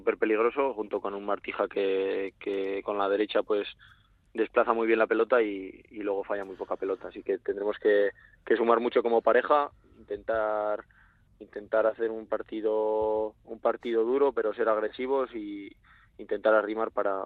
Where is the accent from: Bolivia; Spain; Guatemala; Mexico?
Spain; La Rioja; En nuestro caso, pues siendo riojano, pues qué te voy a decir